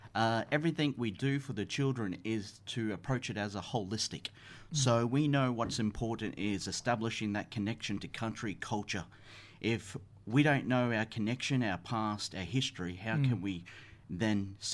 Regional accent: Queensland, Australia; I'm a Jurabar Bagabara Dugabara man. Yes. I'm from Mamu Nation, south of Cairns. My mother's mother, she's Garan Garan from Bundaberg.

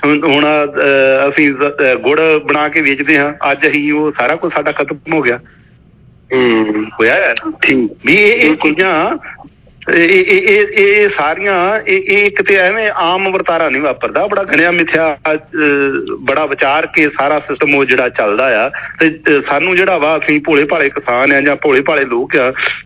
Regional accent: Punjab, India; ਹੁਣ ਮੇਰੇ ਇਲਾਕੇ ਦੀ ਮੈਂ ਗੱਲ ਦੱਸਦਾ ਵੀ ਮੇਰੇ ਇਲਾਕੇ ਦੇ ਵਿੱਚ ਸਾਡੇ ਮੰਡ ਏਰੀਆ ਪੈਂਦਾ ਨਾਲ ਬਿਆਸ ਦਰਿਆ ਦੇ ਕੰਢੇ ਦੇ ਉੱਤੇ

